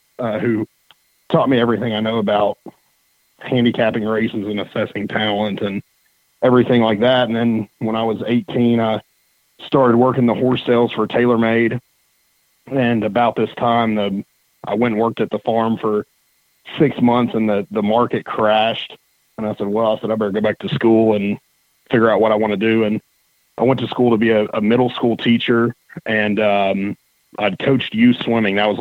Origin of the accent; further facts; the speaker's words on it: Lexington, Kentucky, United States; Yeah, so basically I grew up in Lexington, and my dad was basically just a gambler that was an attorney, and he loved going to the Red Mile.